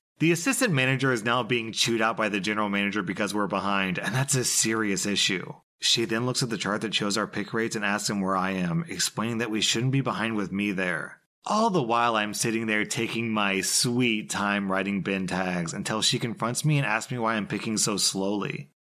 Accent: India; I'm from India

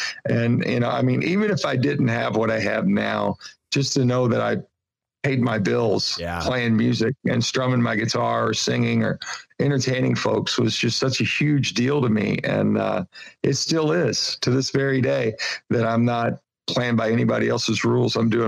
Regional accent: Kentucky, United States; I'm a hillbilly from Kentucky.

